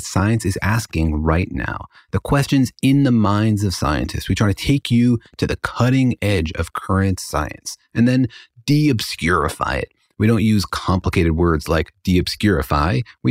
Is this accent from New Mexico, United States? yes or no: yes; Los Alamos, New Mexico, United States; now in Irvine, United States; Well, I grew up in Los Alamos, where I was surrounded by people with PhDs, and now I live on campus at UC Irvine, also surrounded by people with PhDs.